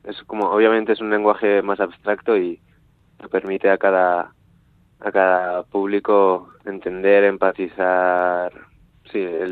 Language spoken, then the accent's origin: Spanish; San Sebastián, Basque Country, Spain; born there; mi madre es de Donosti, yo nací en San Sebastián también, y mi padre es japonés. Entonces tengo como una mezcla ahí de genética.